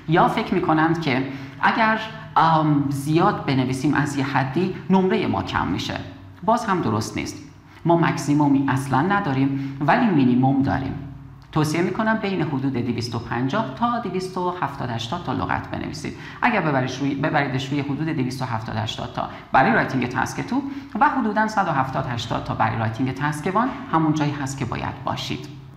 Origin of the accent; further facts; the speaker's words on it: Iran; ما ایرانی هستیم و مثل بقیه مسائل ممکنه تاثیر بذاره اینی که ما ایرانی هستیم روی نمرمون